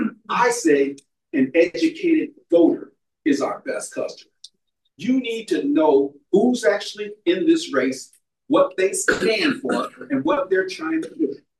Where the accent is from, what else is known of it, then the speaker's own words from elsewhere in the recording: Niagara Falls, New York, United States; I grew up right here in Niagara Falls, New York. I graduated from LaSalle Senior High School.